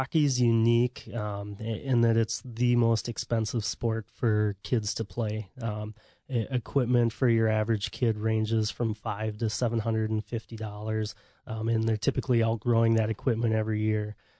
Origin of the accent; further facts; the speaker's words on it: Hastings, United States; I ended up the last couple years of my career as the first sergeant in my hometown, which was pretty unique and special to me. So I retired out of the Hastings Armory here this summer.